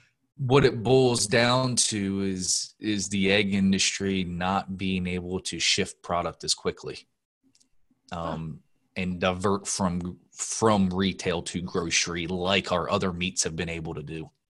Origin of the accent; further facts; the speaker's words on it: Maryland, United States; And, I grew up on the Delmarva, and my first job was in the chicken house there. So I grew up on the Eastern Shore, Maryland, and it's very prevalent for sure.